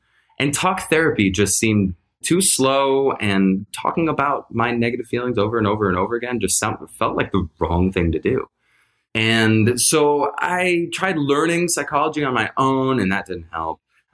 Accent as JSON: {"language": "English", "region": "New Jersey", "country": "United States", "tie": "born or raised there", "also_born_or_lived": "Jerusalem, Israel", "said": "I was born in Jerusalem, Israel. And I was raised in New Jersey. And so from the get-go, I didn't sound like the rest of the kids."}